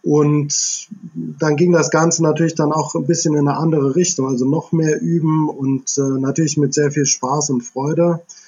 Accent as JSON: {"language": "German", "region": "Rhineland-Palatinate", "country": "Germany", "tie": "born or raised there", "said": "Ja, also ich bin in der Nähe von Idar-Oberstein aufgewachsen. Also Kindheit und Jugend verbracht"}